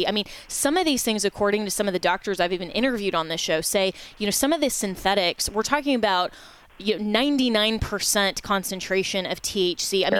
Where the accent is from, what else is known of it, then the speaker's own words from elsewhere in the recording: Florida, United States; But here in the state of Florida, my home state, there is Amendment 3 is on the ballot